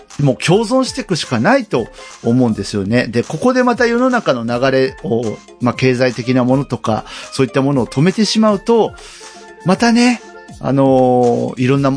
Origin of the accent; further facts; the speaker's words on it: Oita, Japan; まあ僕のふるさと大分県を見てもやっぱ5000人ぐらいで推移しているので